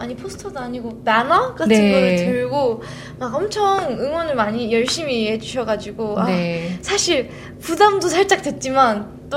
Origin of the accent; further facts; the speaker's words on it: Victoria, Australia; 제가 완전 시골 마을에서